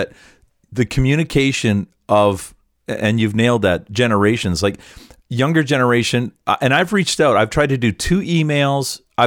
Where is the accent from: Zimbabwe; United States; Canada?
Canada; I would think that as a Canadian, I think we would tend to ask more.